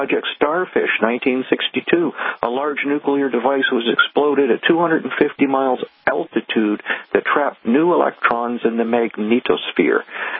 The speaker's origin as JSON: {"language": "English", "country": "Canada", "said": "I am your Canadian guest host … from Conspiracy Cafe."}